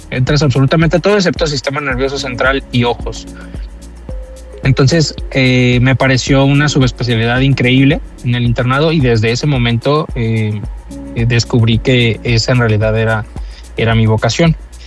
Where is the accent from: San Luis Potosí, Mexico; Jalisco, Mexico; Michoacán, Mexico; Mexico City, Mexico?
Jalisco, Mexico; Puerto Vallarta; Pues no nací en Vallarta, pero desde los 8 años vivimos ahí. Ahí hicimos, pues ahí estudié la primaria, la secundaria, la prepa, hasta la carrera.